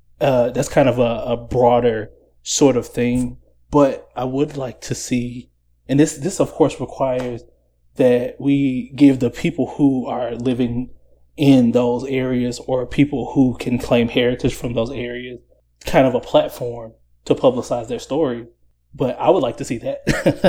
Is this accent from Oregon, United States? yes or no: no; Memphis, Tennessee, United States; and I am from Memphis, Tennessee, and those are two distinctively different places, right?